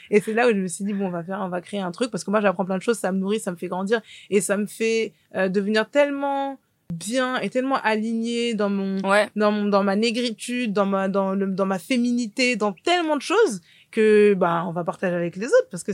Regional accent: Île-de-France, France; Je suis née à Paris, donc 14e. J'ai grandi dans le 95. D'abord, dans une ville où on n'était pas en minorité, et ensuite dans une ville où on était plus ou moins la seule famille de Noirs.

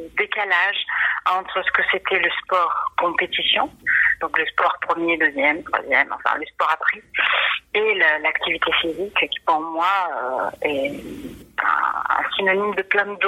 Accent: Brazil; now in France; Je viens du Brésil et le sport a fait partie de toute ma vie. Je suis née en dictature militaire.

